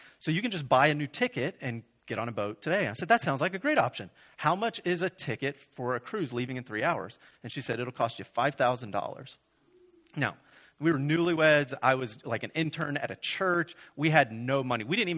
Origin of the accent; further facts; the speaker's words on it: Florida, United States; I grew up in Florida. I think sunshine is God's gift to us because he loves us and wants us to be happy.